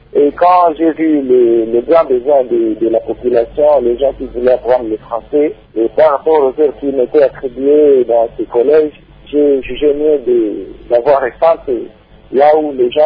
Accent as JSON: {"language": "French", "country": "DR Congo", "said": "je suis congolais"}